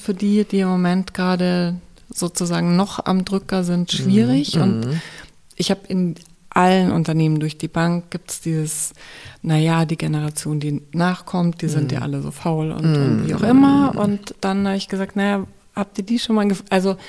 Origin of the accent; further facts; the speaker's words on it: Germany; ich bin ja auch in Deutschland groß geworden